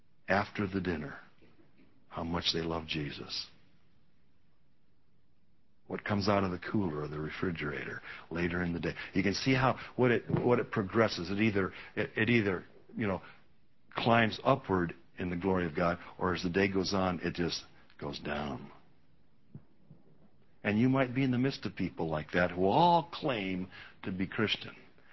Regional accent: United States; I am so thankful I'm an American. So thankful that God brought me into being as an American citizen.

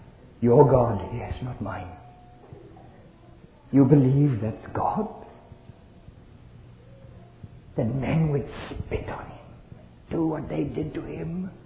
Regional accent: South Africa; He said to me, What are you doing here in Jerusalem? When he heard I was from South Africa.

